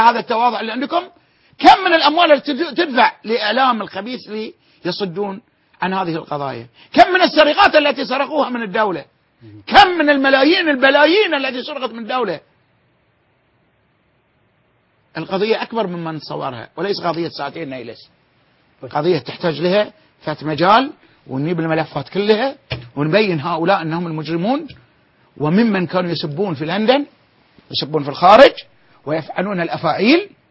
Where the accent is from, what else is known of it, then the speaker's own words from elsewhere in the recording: Bahrain; عندنا في البحرين معسكرين؟